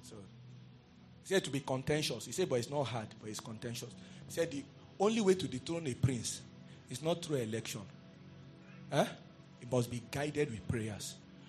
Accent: Ondo, Nigeria; I'm not from your village. I'm from Ondo State. I'm from Zion.

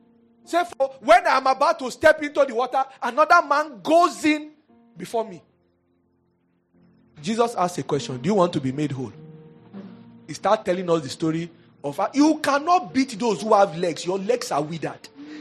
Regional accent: Ohafia, Abia, Nigeria; I'm from Ohafia.

